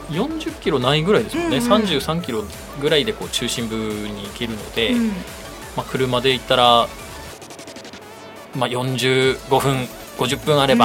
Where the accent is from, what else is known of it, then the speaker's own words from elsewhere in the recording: Hachinohe, Aomori, Japan; now in Ninohe, Japan; 出身はですね、八戸市ですね。隣の青森県の八戸市の出でして、で奥さんもいるんですけど、妻がその一戸町の出身で、ちょうどこう真ん中の二戸市に移住してきたという感じですね、